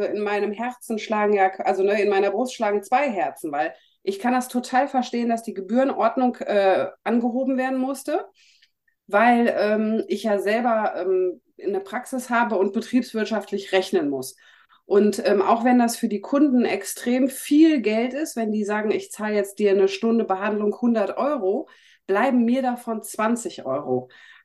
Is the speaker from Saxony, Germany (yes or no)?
no; North Rhine-Westphalia, Germany; ich komme ja aus NRW